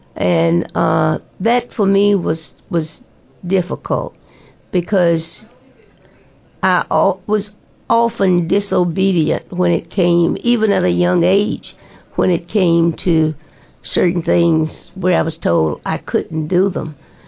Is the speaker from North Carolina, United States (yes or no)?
no; Birmingham, Alabama, United States; I remember growing up in Birmingham and the restraints it placed on me in terms of what I could and could not do, where I could go and could not go.